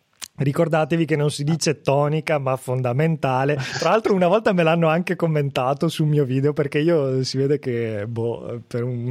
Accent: Padua, Veneto, Italy; Perché io sono di Padova

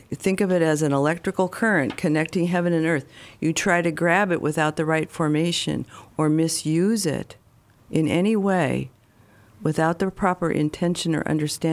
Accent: California, United States; I grew up in California, and I went to college in 1970, about an hour away from Haight-Ashbury

